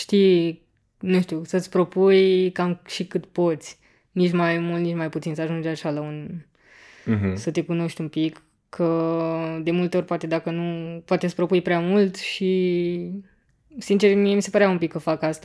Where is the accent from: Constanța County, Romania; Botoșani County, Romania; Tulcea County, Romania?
Constanța County, Romania; Constanța; am plecat la Constanța, de unde sunt eu, și am stat acolo câteva zile cu ai mei